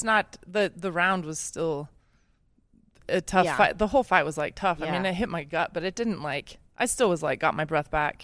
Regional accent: Bosque Farms, New Mexico, United States; My mom came from Wyoming and like outdoorsy mountains. Like, we grew up down in Bosque Farms.

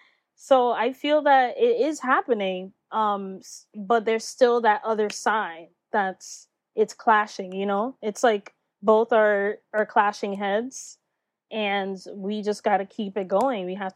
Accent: New York, United States; And here growing up in New York, you know, Latinas, like you just mentioned, it was like

